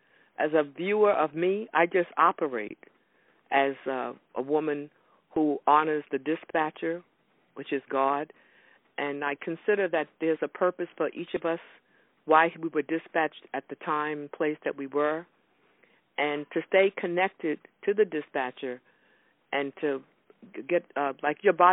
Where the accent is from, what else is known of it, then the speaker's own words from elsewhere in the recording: South Carolina, United States; And I was born in South Carolina, and I was the youngest of my mother's 9 children, so she carried me around.